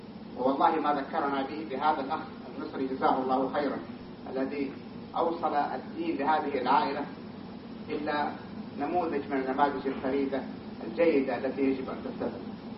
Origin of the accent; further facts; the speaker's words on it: Mecca, Makkah Province, Saudi Arabia; لفت نظرنا نحن أبناء مكة المكرمة على قيمة المكان الذي نعيش فيه